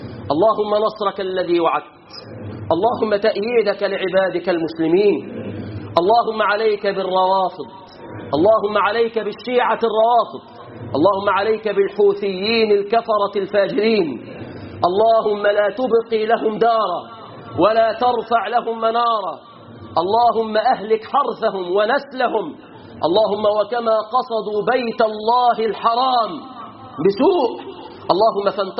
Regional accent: Egypt; اللهم احفظ بلادنا مصر من الغلاء، واحفظ بلادنا مصر من الوباء، واحفظ بلادنا مصر من القتل وتناثر الأسلاء.

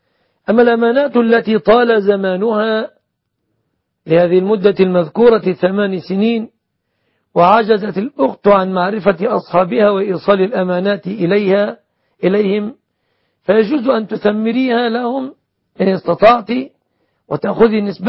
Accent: Egypt; بلادنا مصر

